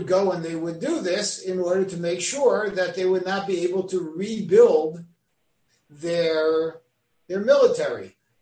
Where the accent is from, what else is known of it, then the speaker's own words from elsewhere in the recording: New York, United States; Coming from New York into Frontier Days is like landing on Mars.